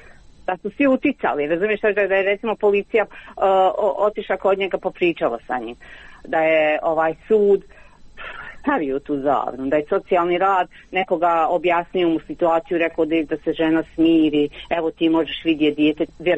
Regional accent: Gradačac, Federation of Bosnia and Herzegovina, Bosnia & Herzegovina; Znači ujutro je u 8 sačekao kod nas u Gradačcu da se otvori pošta i otišao je podigao to.

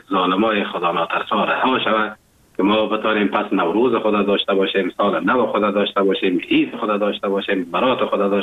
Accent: Afghanistan; now in Germany

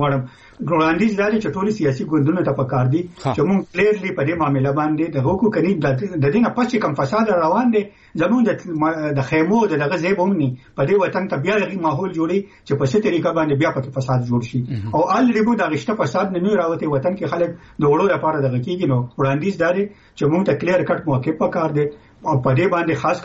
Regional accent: Khyber Pakhtunkhwa, Pakistan; مونږ د پښتونخوا یو مونږ د صوبه کې پردي جنگونه زمونږه په وطن باندې امپوز کړی شوی دی

